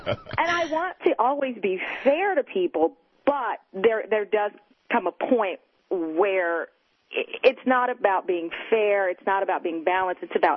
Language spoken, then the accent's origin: English; Texas, United States; I grew up in Texas. My dad was a master sergeant in the Army. My mom is an educator.